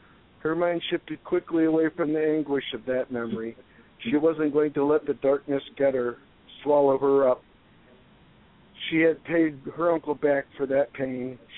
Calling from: Hanover Park, Illinois, United States; I'm calling from my home in Hanover Park, Illinois.

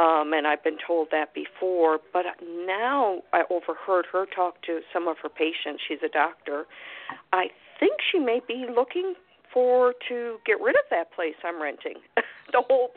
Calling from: Florida, United States

